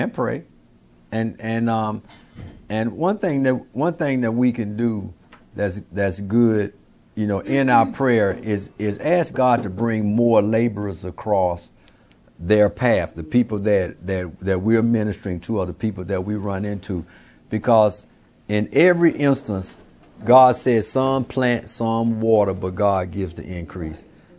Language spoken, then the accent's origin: English; Birmingham, Alabama, United States; I grew up in Birmingham, Alabama. So I know what people in Alabama would know, but that's not what people in Atlanta may know.